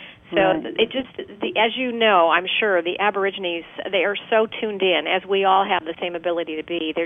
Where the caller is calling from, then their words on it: Seattle, Washington, United States; I'm calling from Seattle.